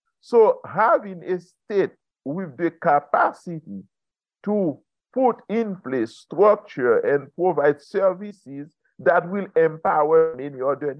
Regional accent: Haiti; so myself, I was in Haiti. I was born in Haiti. I went to school in Haiti, and I attended college in Haiti.

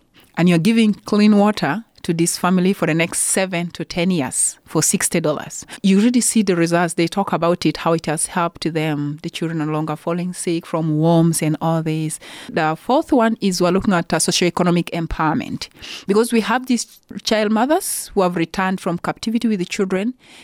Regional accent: Uganda; I have a training as a teacher. I was born and raised in Uganda.

